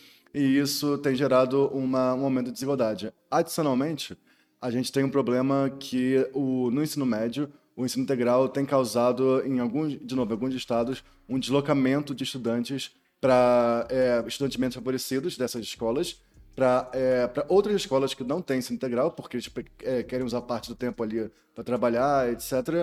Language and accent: Portuguese; Rio de Janeiro, Brazil; geralmente eu vou para o Rio, né? Porque é de onde eu sou